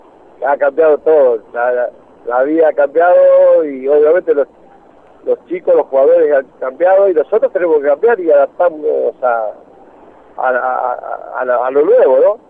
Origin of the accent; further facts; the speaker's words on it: Argentina; así somos los argentinos